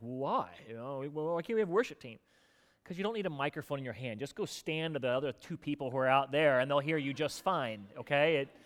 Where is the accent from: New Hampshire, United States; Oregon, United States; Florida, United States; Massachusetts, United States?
Florida, United States; also born or lived in Hampton Roads; And I was born here in the Hampton Roads area, but then I grew up in South Florida after my dad got out of the Navy.